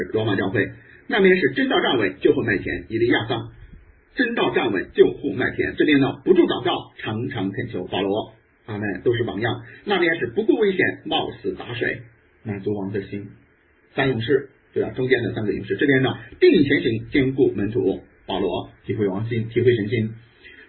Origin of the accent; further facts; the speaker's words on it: China; 其实我们中国人